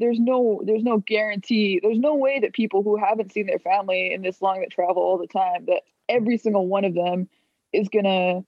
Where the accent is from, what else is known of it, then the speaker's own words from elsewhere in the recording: Alberta, Canada; Like, I'm from Alberta and I can't go see any family members.